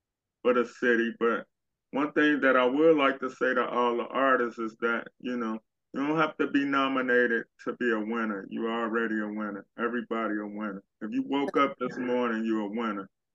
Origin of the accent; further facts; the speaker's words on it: Chicago, Illinois, United States; So Chicago does have a lot of talent. I love Chicago. I'm from Chicago as well.